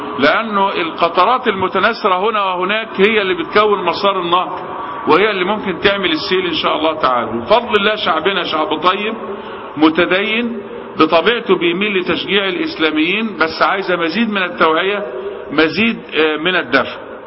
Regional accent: Egypt; احنا بنسترد كمصريين

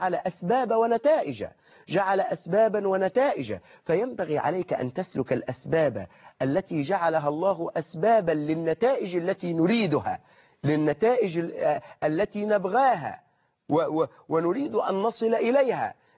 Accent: Egypt; يعني عندنا في مصر، عندنا في مصر، انظر إلى نصارى مصر

